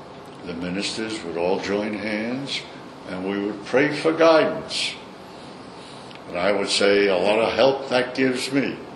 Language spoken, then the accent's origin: English; Brooklyn, New York, United States; accent: Brooklyn; You're not having any trouble with my Brooklyn accent?